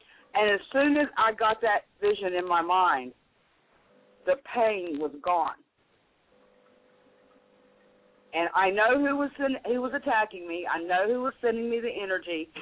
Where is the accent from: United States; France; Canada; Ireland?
United States; North Carolina; accent: southern; also born or lived in Florida; No, I was born in North Carolina.